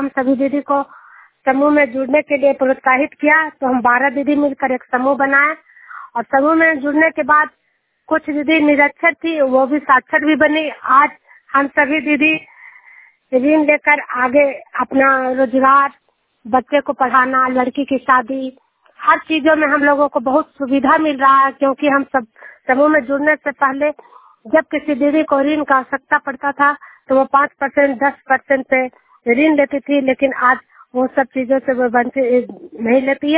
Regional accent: Duniyal, Bihar, India; मैं नालंदा जिला के हिलसा प्रखंड की रहने वाली हूँ, दुनियाल गांव की रहने वाली हूँ

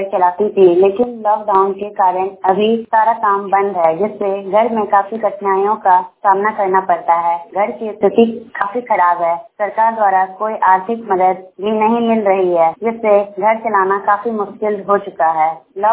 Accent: Bariyapur, Bihar, India; मैं बिहार राज्य के मुंगेर जिले के बरियापुर गांव के निवासी हूं।

